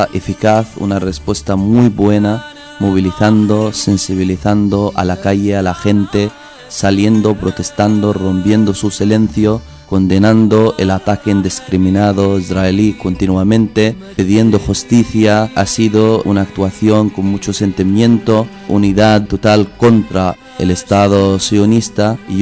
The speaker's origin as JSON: {"language": "Spanish", "country": "Palestine", "said": "la crisis humanitaria que está sufriendo mi gente y mi pueblo en Palestina"}